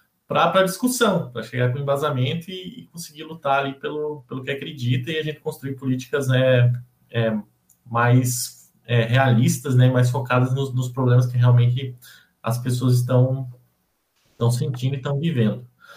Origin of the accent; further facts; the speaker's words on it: Santa Catarina, Brazil; eu aqui como catarinense já quero também aqui